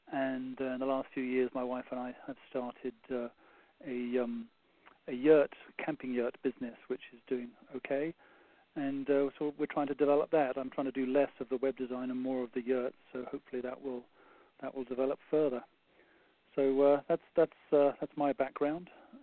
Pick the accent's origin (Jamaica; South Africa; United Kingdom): United Kingdom; England; now in Oregon, United States; So I'm English, as you can probably hear.